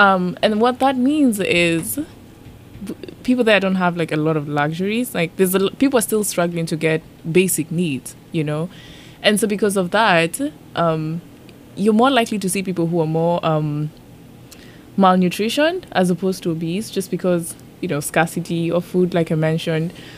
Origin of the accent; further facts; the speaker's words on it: Nairobi, Kenya; I grew up in Nairobi.